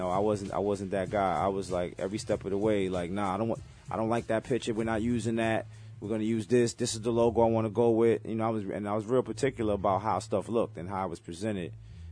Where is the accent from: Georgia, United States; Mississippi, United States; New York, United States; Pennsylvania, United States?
New York, United States; Brooklyn; I mean, like for me, coming from Brownsville, I grew up in Brownsville, so, you know, that was a long bus ride.